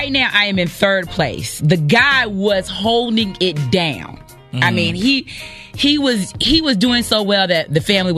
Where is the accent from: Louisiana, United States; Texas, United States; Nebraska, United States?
Louisiana, United States; New Orleans; born there; He was actually my neighbor in New Orleans. You know, I was born in New Orleans.